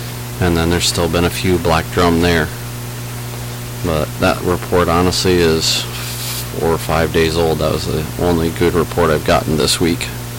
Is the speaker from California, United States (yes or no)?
no; Arizona, United States; growing up in Arizona, I'm like, I'll take 110 over 95 with the humidity.